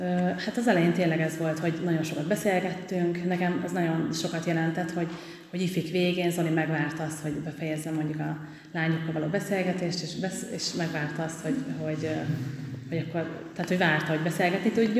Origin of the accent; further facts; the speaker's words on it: Páty, Pest, Hungary; 17 évesen tértem meg, a Pátyi ifibe jártam, én Pátyon nőttem fel